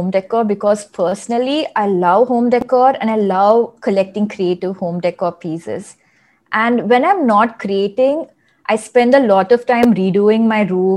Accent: Chennai, Tamil Nadu, India; also born or lived in Thanjavur; I grew up in Chennai and Thanjavur, and both are places with a lot of art and heritage around.

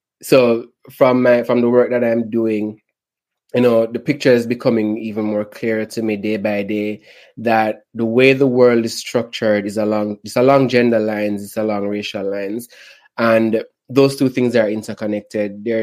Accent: Jamaica; now in New York, United States; I'm from Jamaica, but I'm now living in New York

